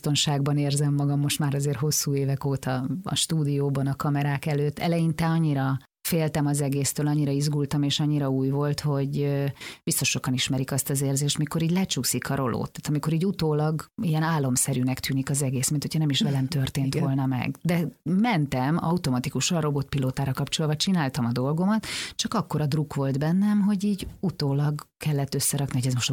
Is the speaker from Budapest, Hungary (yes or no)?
no; Szarvas, Békés, Hungary; Én még mindig szarvasi vagyok. Én nagyon sokat járok haza szarvasra, amennyire lehet sokat járok haza szarvasra.